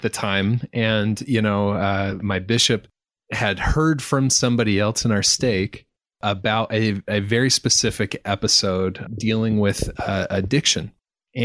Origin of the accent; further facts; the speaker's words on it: Burley, Idaho, United States; Who am I? … from Burley, Idaho.